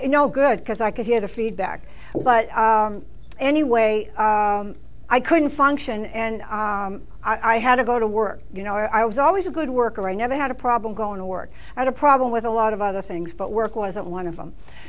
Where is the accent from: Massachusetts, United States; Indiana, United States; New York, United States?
Massachusetts, United States; Boston; I'm from Boston, so it's cold. It's cold in Boston in the winter. So I'm from the city